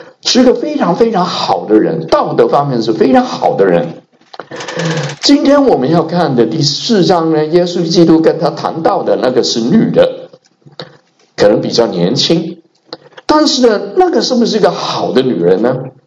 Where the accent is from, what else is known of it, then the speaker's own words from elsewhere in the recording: Hong Kong; 我是香港来的，所以我中文的名字呢